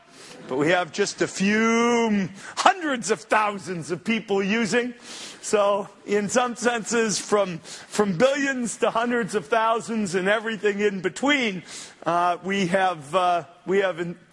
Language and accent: English; Detroit, Michigan, United States; I grew up in Detroit, and so I guess car industry very much on my mind.